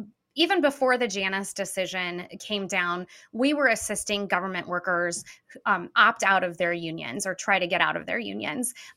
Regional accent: Peoria, Illinois, United States; like I'm from Peoria originally.

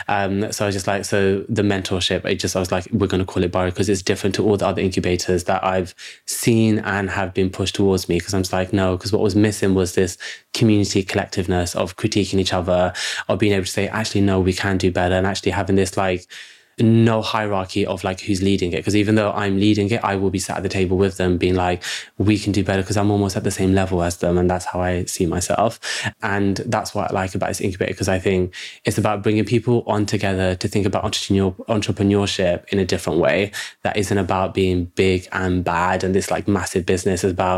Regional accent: London, United Kingdom; I grew up on the Isle of Dogs, which is very different as a community in Tower Hamlets.

